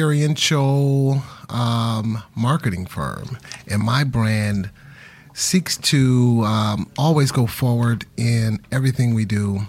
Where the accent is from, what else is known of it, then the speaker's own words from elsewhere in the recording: Detroit, Michigan, United States; So I initially came from Detroit, Michigan, with a degree from Michigan State University.